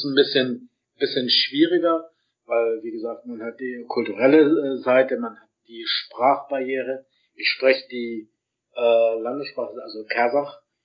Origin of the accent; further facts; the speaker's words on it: Hamburg, Germany; moved away; also born or lived in Berlin; was ich in Hamburg, meiner Heimatstadt, und Berlin, meiner letzten Station in Deutschland, geliebt habe